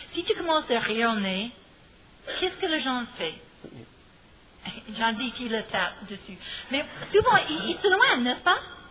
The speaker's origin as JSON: {"language": "French", "country": "United States", "second_language": "French", "said": "Pour moi, en tant qu'Américaine, c'est un miracle"}